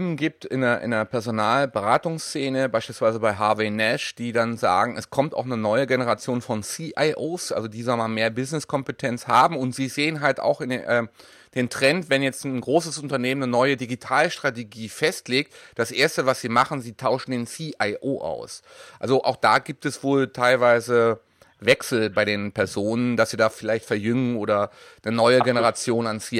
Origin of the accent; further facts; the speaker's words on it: Berlin, Germany; in meiner alten Heimat Berlin